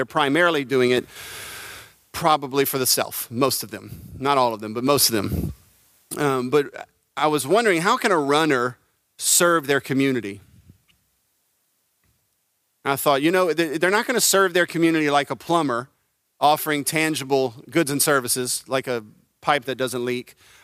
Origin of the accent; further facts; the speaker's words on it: Louisiana, United States; we all feel like, hey, we're from Acadiana. This is Acadiana.